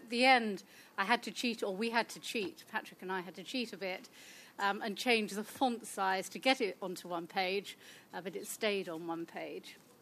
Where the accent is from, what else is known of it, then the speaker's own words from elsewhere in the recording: United Kingdom; And I have to say, in my home country in the UK, we've still to do this.